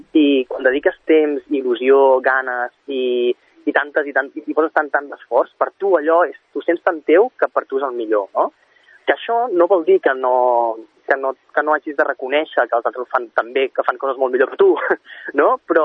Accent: Sabadell, Catalonia, Spain; això de ser de Sabadell i els que som de la Creu Alta, ser de la Creu Alta

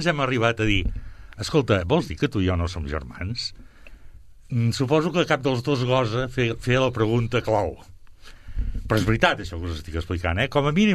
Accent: Sabadell, Catalonia, Spain; born there; vaig néixer a Sabadell, vaig néixer al carrer Puigcerdà.

